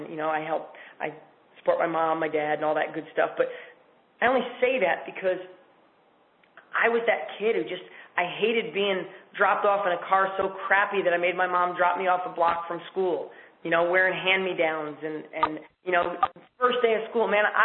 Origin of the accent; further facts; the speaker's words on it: New York, United States; was back in New York 2 weeks ago. I apologize for anybody who doesn't like hunting, but I went pheasant hunting, and I had an amazing time back in my hometown.